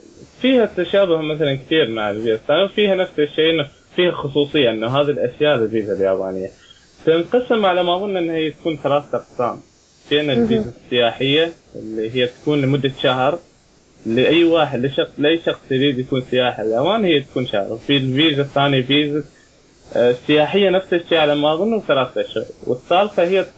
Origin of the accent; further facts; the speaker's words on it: Oman; now in Japan; كل مرة يسألوني من وين انت، اقول لهم والله من عمان